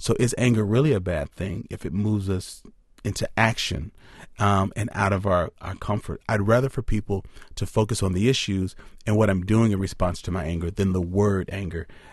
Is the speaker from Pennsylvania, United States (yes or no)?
no; Madison, Wisconsin, United States; I mean, I grew up in Madison. I've been here most of my life.